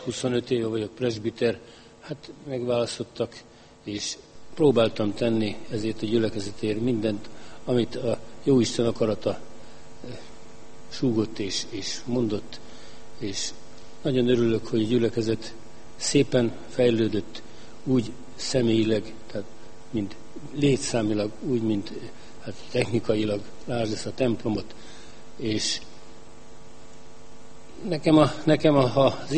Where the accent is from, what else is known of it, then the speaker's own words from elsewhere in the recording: Szeged, Csongrád-Csanád, Hungary; nyugdíjas valaki, és itt éltem le Szegeden, itt születtem, itt éltem le az egész életemet.